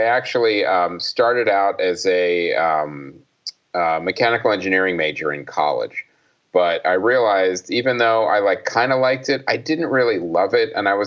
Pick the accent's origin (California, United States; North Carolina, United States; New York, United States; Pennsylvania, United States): Pennsylvania, United States; West Chester; I went to college there, but I actually grew up in a suburb of Philly called Westchester, Pennsylvania.